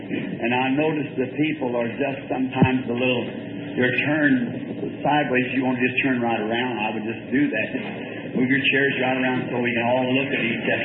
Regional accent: the South, United States; I'm a Southerner. I'm emotional.

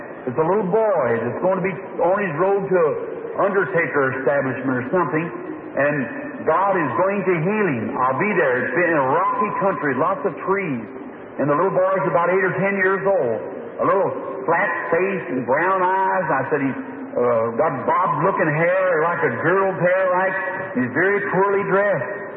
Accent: United States; I'm American, born here generation after generation.

